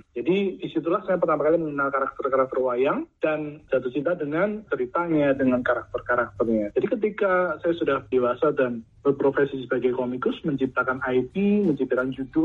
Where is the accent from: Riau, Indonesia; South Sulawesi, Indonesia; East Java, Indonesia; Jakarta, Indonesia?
East Java, Indonesia; Surabaya; saya dari Surabaya, Indonesia.